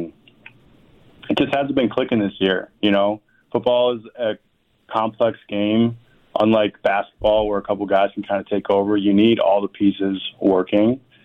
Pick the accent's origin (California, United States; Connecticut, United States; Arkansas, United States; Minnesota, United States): Connecticut, United States; You know, I grew up in Connecticut where we rooted for the Patriots